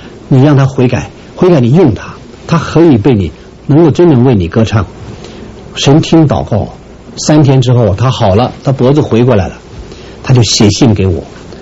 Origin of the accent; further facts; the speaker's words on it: China; 我们中国人讲句话最刻薄了啊